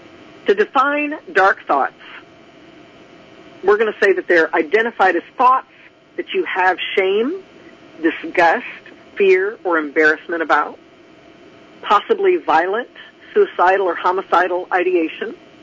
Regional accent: Albuquerque, New Mexico, United States; I grew up in Albuquerque, and in New Mexico, they have a lot of images

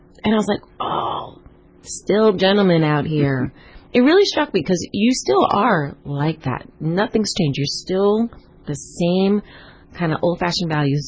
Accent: East Coast, United States; now in California, United States; I'm from the East Coast.

